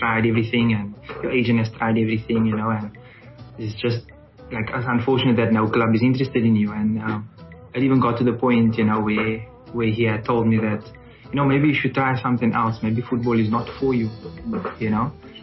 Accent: Cape Town, Western Cape, South Africa; because I'm from Cape Town

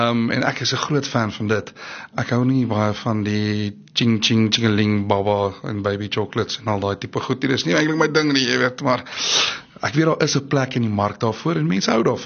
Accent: Pretoria, Gauteng, South Africa; also born or lived in Potchefstroom; ek sal ingebore in Potchefstroom, maar nog altyd in Pretoria.

